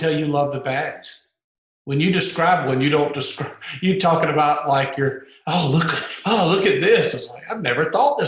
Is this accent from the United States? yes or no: yes; Albany, Georgia, United States; Albany, Georgia, about 2 hours south of here.